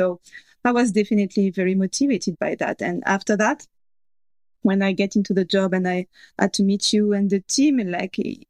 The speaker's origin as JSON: {"language": "English", "country": "Cameroon", "tie": "born or raised there", "said": "growing up in Cameroon, being a kid and being a teenager was great, actually. Always sunny all the year, and being like feeling rooted to the country. And I was there from 2 years old, so I had friends there from kindergarten."}